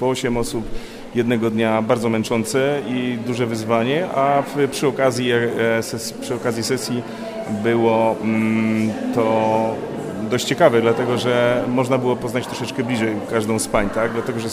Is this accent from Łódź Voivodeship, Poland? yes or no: yes; Rawa Mazowiecka, Łódź Voivodeship, Poland; ja jestem z Rawy Mazowieckiej.